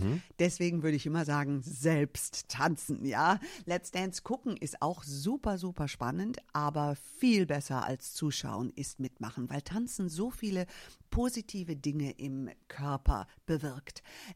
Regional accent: Germany; born there; ich bin als Amerikanerin hier in Deutschland geboren, habe aber, obwohl ich hier geboren bin, keine deutsche Staatsbürgerschaft leider.

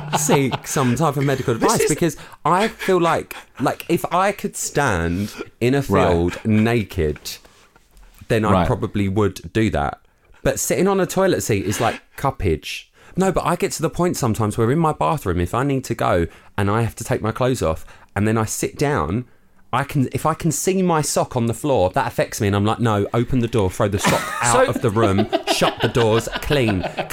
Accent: London, United Kingdom; now in Essex, United Kingdom; I grew up in London. So sort of playing out in London, you sort of... It weren't like where I live now in Essex.

